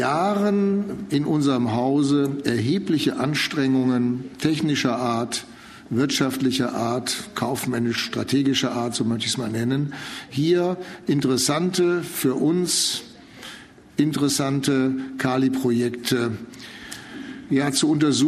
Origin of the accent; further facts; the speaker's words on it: Germany; Also nein, wir müssen als Deutsche, sage ich mal, sind wir gewohnt, auf der Landkarte immer nach Westen zu schauen.